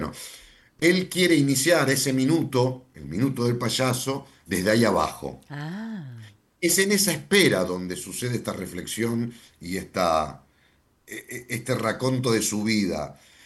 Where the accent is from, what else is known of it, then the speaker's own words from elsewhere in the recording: Vicente López, Buenos Aires Province, Argentina; Yo soy de Vicente López